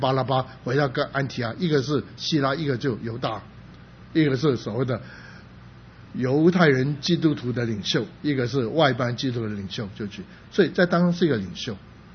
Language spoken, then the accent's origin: Chinese; Shunde, Guangdong, China; 刚好讲到顺德，我是顺德人